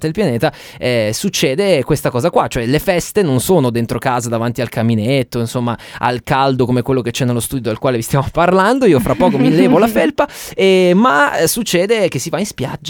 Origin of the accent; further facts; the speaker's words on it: Taranto, Apulia, Italy; now in Milan, Italy; noi vi parliamo da Milano, Giulia è del nord, di Parma, io sono di Taranto, quindi sono pugliese